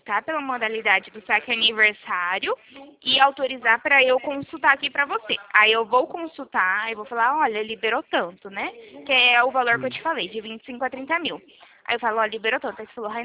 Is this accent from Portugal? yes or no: no; Presidente Prudente, São Paulo, Brazil; Eu sou do interior de São Paulo, chama Presidente Prudente.